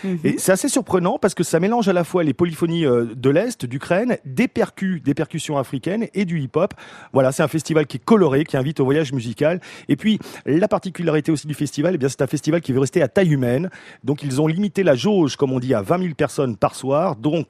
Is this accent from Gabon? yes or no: no; Rennes, Brittany, France; born there; je suis né à Rennes, je suis un pur beurre.